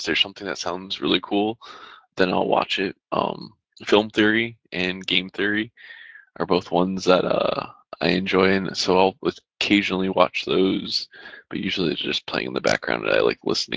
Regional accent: Michigan, United States; But I grew up in Michigan, so.

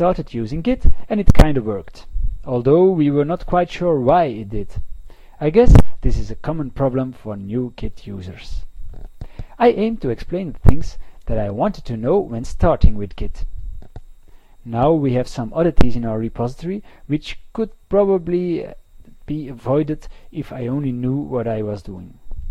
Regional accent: Belgium; I am from Belgium.

